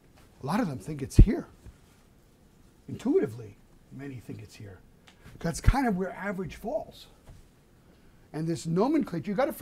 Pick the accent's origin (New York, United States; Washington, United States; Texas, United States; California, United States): New York, United States; New York City; I come from New York, so I can say it.